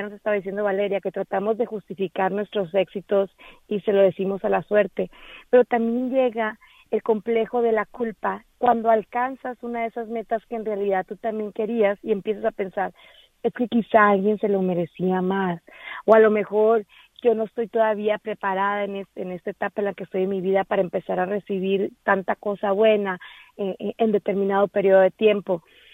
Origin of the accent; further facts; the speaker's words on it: Mexico; moved away; Yo soy latina, soy mexicana, soy migrante.